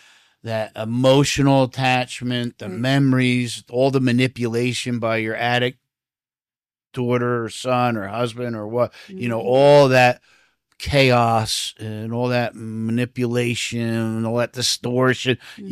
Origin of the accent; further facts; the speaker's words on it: New Jersey, United States; also born or lived in Brooklyn; Because I'm from Jersey. I was born in Brooklyn. I'm from Jersey.